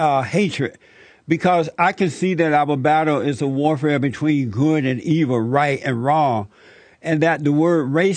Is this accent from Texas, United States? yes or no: no; Alabama, United States; Whereas when I was growing up in Alabama, we knew that it was a battle between good and evil, right and wrong.